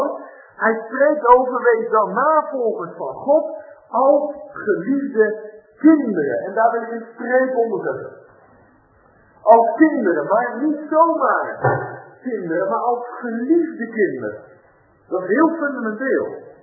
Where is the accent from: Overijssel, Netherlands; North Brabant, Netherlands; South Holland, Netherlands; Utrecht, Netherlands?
South Holland, Netherlands; Ik ben geboren in het Westland, dat is vlakbij de kust.